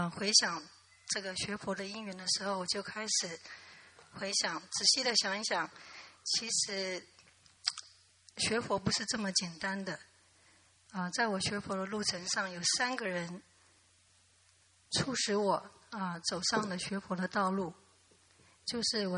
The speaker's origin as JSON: {"language": "Chinese", "region": "Tainan", "country": "Taiwan", "tie": "born or raised there", "said": "我是在我出生在台南，台湾。从小是在眷村长大。我的父亲是一位军人。我们住的眷村这个军人的房子。"}